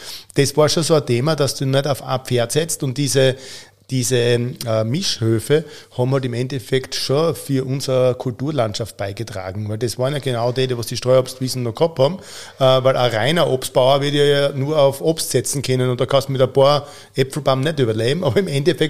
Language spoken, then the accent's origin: German; Austria